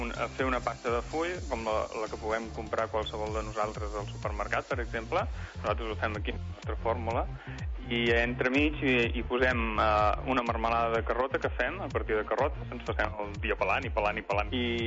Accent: Figueres, Catalonia, Spain; Nosaltres som originals de Figueres.

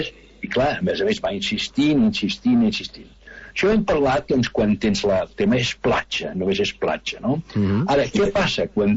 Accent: Arenys de Mar, Catalonia, Spain; soc d'Arenys

